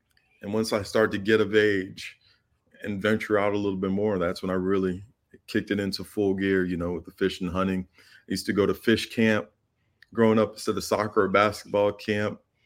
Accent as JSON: {"language": "English", "town": "Kissimmee", "region": "Florida", "country": "United States", "tie": "born or raised there", "said": "So growing up in Kissimmee, back in the day, most of my friends were white."}